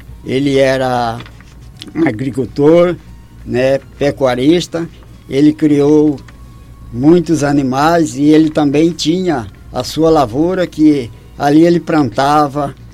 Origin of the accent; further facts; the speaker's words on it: Vila Bela da Santíssima Trindade, Mato Grosso, Brazil; born there; Eu nasci no Retiro, no município de Vila Bela da Santíssima Trindade.